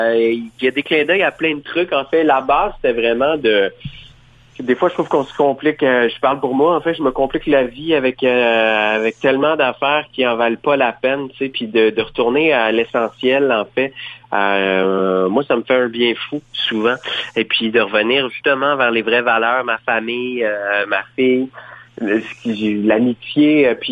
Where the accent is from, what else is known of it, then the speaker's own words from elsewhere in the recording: Sherbrooke, Quebec, Canada; dès mes 17 ans, j'étais chansonnier dans les bars de Sherbrooke, ma ville natale.